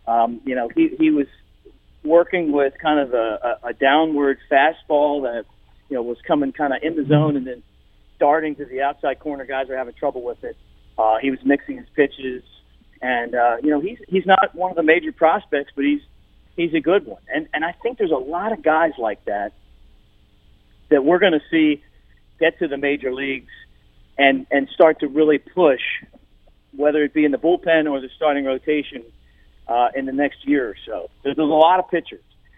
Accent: Baltimore, Maryland, United States; I grew up in Baltimore.

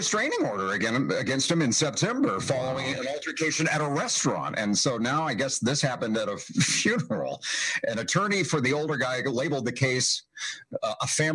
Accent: Indiana, United States; I mean, I'm from Northeast Indiana

